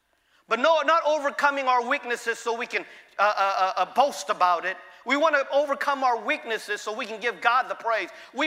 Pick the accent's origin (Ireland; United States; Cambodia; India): Cambodia; moved away; I'm from Cambodia, Cambodian.